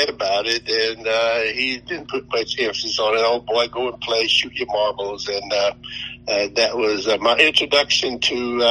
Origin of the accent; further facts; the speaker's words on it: Georgia, United States; Okay, well, I was born in Randolph County, Georgia, son of sharecroppers, and I went to public schools there.